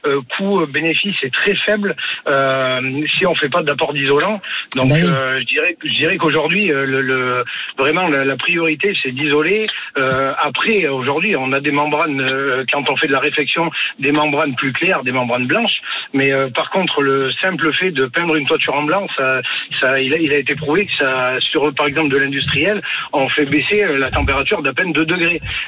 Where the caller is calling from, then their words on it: Auvergne-Rhône-Alpes, France; chez nous, dans la Drôme, on a beaucoup d'avernissements qui sont faits en toit plate